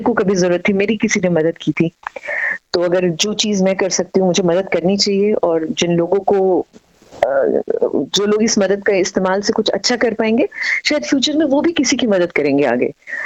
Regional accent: Ghaziabad, Uttar Pradesh, India; moved away as an adult; now in Sydney, Australia; मैं एक्चुअली गाजियाबाद से बिलोंग करती हूँ। गाजियाबाद दिल्ली NCR में आता है, वहीं पे पली बड़ी हूँ, वहीं पे अपनी एजुकेशन करी है। सिडनी मैं अपने पूरे परिवार के साथ पिछले साल आई थी, जुलाई में ही

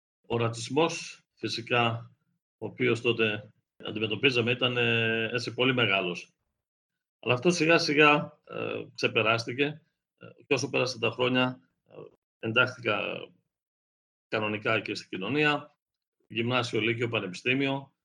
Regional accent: Australia; now in Greece; και τώρα που είμαι μόνιμα εδώ, πολλοί ακόμα έχουν πρόβλημα να αναφερθούν στο όνομά μου.

